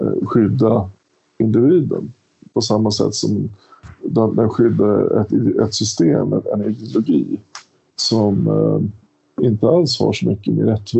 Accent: Stockholm, Stockholm County, Sweden; Folket är ju då att en dalmas ska känna identitet med mig som stockholmare och att vi ska vara ett.

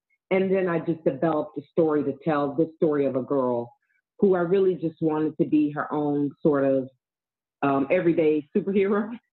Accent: the South, United States; growing up in the South, mm-hmm. growing up in the same time period, the 1970s and to early 80s

